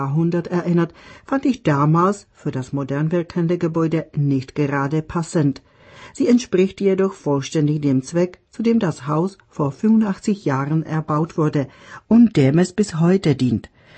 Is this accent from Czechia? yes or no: yes; Prague, Czechia; Ich bin eine gebürtige Weinbergerin, also Pragerin, die im Stadtteil Královské Vinohrady, königliche Weinberge, zur Welt kam. Übrigens habe ich in diesem Stadtviertel auch jahrzehntelang gelebt.